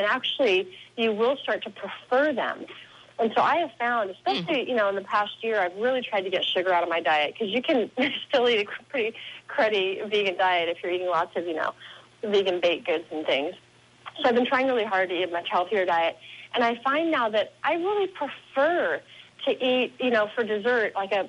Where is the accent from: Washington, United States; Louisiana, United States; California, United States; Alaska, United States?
Washington, United States; We come from Washington. I eat apples.